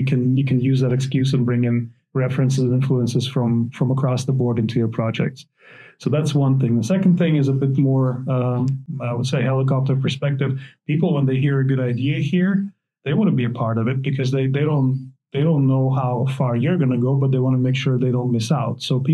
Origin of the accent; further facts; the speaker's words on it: Russia; moved away as an adult; With the situation in my home country in Russia becoming unsustainable for my family and for my brother, he made a decision to move here.